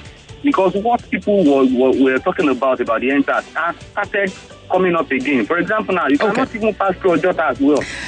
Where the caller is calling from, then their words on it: Aja, Lagos, Nigeria; I'm calling from Sambute, Aja.